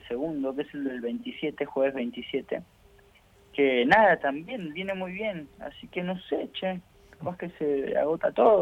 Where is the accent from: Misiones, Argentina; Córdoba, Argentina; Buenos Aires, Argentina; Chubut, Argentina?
Buenos Aires, Argentina; now in Mendoza, Argentina; Soy de Mendoza, pero yo viví en Buenos Aires toda mi vida, en realidad, a los 24 años me fui a Mendoza.